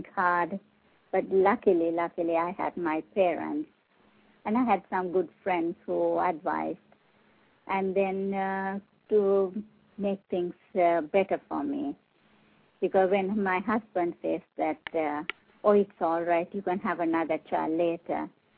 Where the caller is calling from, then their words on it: Spain; I'm calling from Spain.